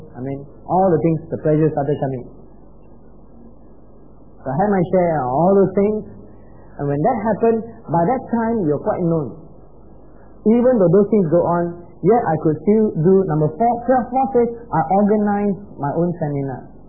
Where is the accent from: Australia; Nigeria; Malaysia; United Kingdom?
Malaysia; Penang; moved away as an adult; also born or lived in Kuala Lumpur / United States; So I moved from Penang to KL. I was from Penang. And after the seminary, I never thought of changing a town, so I still was in Penang, based on ministry in Penang.